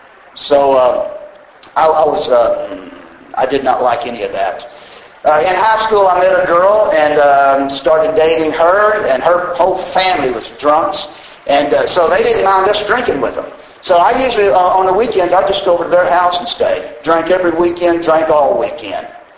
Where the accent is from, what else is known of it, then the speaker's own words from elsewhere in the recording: Houston, Texas, United States; born there; also born or lived in Austin; So I was born in Houston, by the way. So my folks sent me up here to Austin to the blind school in 58.